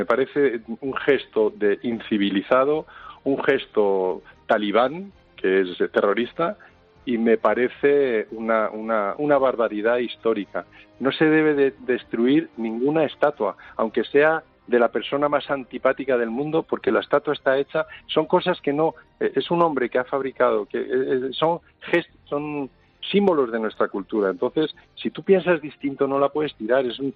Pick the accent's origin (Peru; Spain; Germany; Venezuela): Spain; lo dice un español